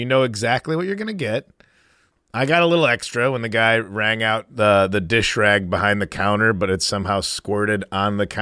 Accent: Chicago, Illinois, United States; I am from Chicago suburbs, baby.

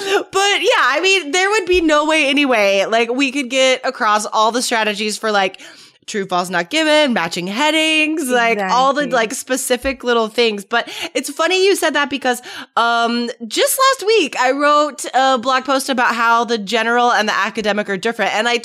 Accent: United States; I say a hamburger because I'm American

